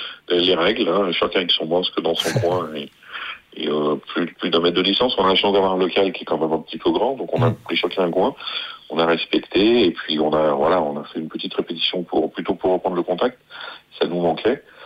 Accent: Villefranche-sur-Saône, Auvergne-Rhône-Alpes, France; Nous sommes tous originaires de Villefranche et du Beaujolais, donc sauf notre bassiste qui est, lui, vient de Lyon.

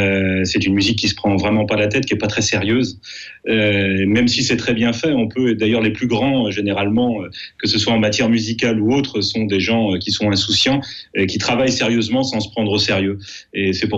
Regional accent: Lyon, Auvergne-Rhône-Alpes, France; je suis pas si loin de ça que de Villefranche-sur-Saône, puisque moi je suis lyonnais à l'origine.

